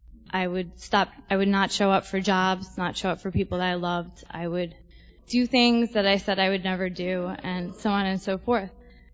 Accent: Brooklyn, New York, United States; I grew up in Park Slope, Brooklyn.

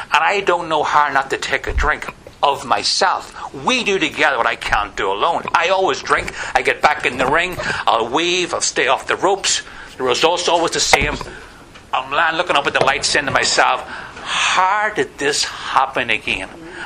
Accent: Northern Ireland, United Kingdom; I was growing up in Northern Ireland at the height of the troubles, a working class Catholic from the wrong side of the tracks, you know, in the 70s and 80s.

